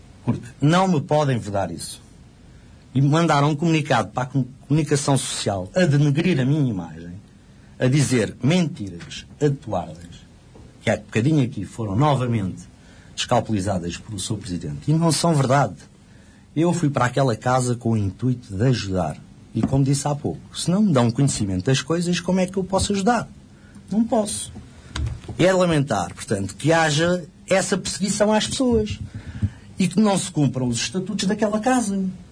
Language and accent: Portuguese; Barreiro, Lisbon, Portugal; meu amigo de infância, da minha terra, do Barreiro